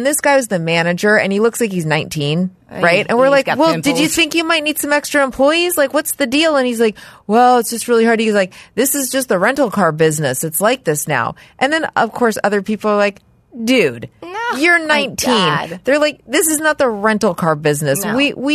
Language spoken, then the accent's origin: English; Los Angeles, California, United States; From Los Angeles.